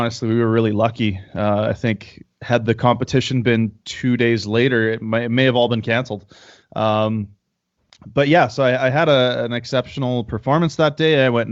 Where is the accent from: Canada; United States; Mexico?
Canada; I'm a Canadian powerlifter and powerlifting coach.